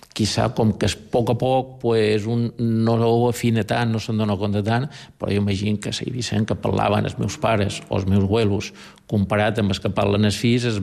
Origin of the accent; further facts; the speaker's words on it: Balearic Islands, Spain; jo som formenterer. El meu pare era formenterer. I, bueno, jo crec que mos podran considerar tot com a eivissencs.